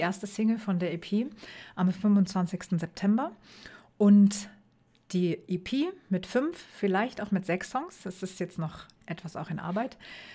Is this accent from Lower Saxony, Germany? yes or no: yes; Göttingen, Lower Saxony, Germany; jetzt so das erste Interview in meiner Heimat in Göttingen